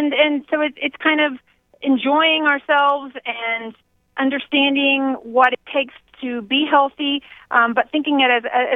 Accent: Houston, Texas, United States; also born or lived in Dallas; I was born in Dallas, but raised in Houston and went to Baylor College of Medicine in Houston for medical school.

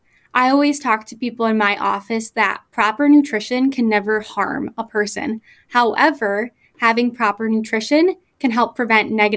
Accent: Eau Claire, Wisconsin, United States; now in Fort Atkinson, United States; I am originally from Eau Claire, Wisconsin, but came down to the Fort Atkinson area once I started my dietetic internship.

